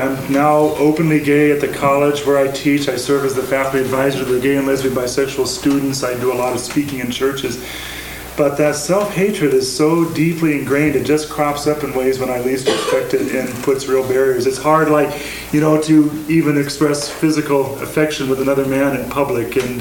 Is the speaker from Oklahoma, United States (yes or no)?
no; California, United States; And I'm a Minnesotan who just happened to be born and raised in California, but I got Minnesota stock.